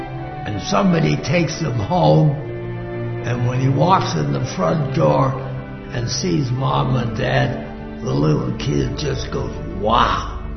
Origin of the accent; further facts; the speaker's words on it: Detroit, Michigan, United States; born there; I was born in Detroit, Michigan, September 20th, 1917.